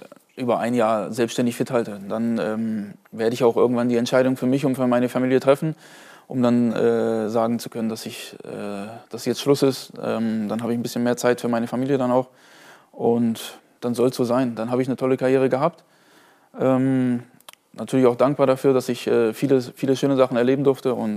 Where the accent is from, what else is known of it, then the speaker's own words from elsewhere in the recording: Bremen, Germany; Ich bin in Bremen aufgewachsen, war dort im Internat.